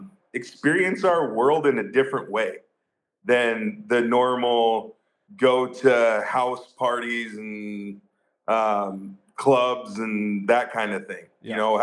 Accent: Pacific Northwest, United States; Growing up in the Pacific Northwest, he obviously loved salmon fishing and steelhead fishing

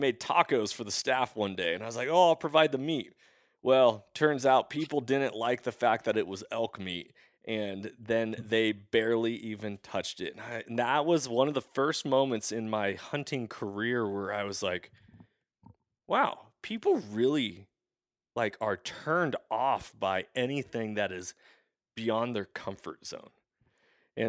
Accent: Washington, United States; I'm from the state of Washington originally. So I grew up in Western Washington

